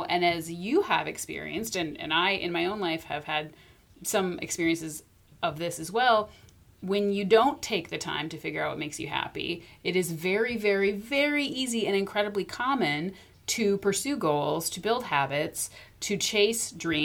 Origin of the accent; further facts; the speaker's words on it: Aiken, United States; now in Minneapolis, United States; I think partially because I grew up in a tiny resort town. I'm from Aiken